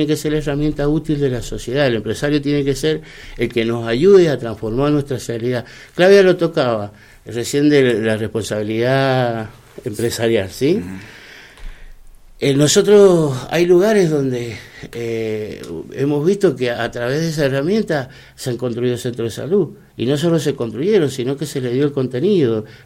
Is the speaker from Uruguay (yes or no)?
no; Luján, Buenos Aires Province, Argentina; también nos mueve es que somos lujaninos nacidos en Luján. Y siempre apostamos por Luján. Nunca nos fuimos de Luján. Caminamos las calles de Luján cada día de nuestras vidas